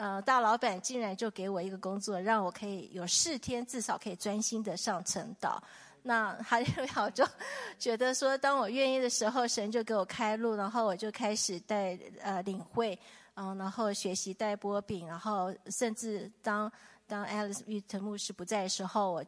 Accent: Taiwan; 然后我是台湾来的

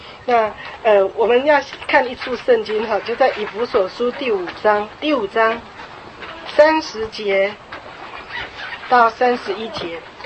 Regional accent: China; 可是我们中国人呢，因为我们中国人非常的强调孝顺。

